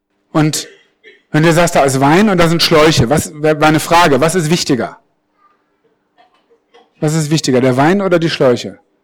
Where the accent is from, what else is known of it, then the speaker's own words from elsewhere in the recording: Northern Germany, Germany; Ich bin Norddeutscher, ja